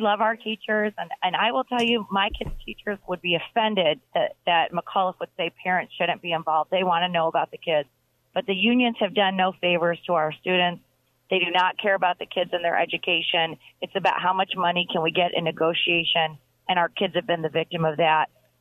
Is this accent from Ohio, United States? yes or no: no; Michigan, United States; I'm from Michigan, where our kids were kept out of the classroom.